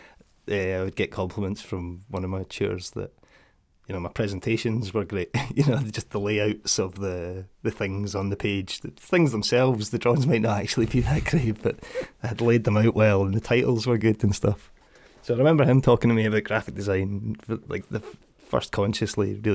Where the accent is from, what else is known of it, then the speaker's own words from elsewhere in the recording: Livingston, Scotland, United Kingdom; So yeah, from growing up in Livy, I moved up to Dundee to go to uni and go to Duncan & Jorgensen.